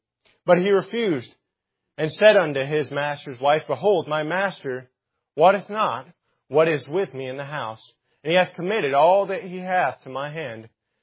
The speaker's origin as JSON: {"language": "English", "region": "Texas", "country": "United States", "said": "I'm from Texas, as you may not know. You may know that or may not. But I'm from there, and I have heritage"}